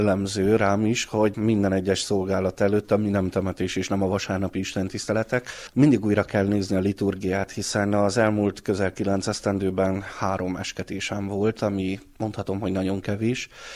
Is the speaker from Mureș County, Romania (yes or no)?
no; Cocoș, Covasna, Romania; Háromszékiként, kökösiként tudtam a faluról, a létezéséről.